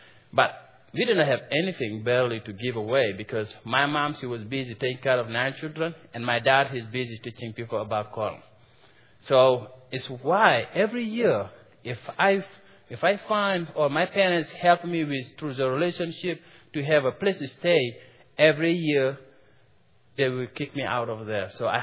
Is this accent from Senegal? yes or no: yes; Senegal; For those who don't know me, I'm from Senegal, West Africa. And I'm born Muslim and grew up Muslim.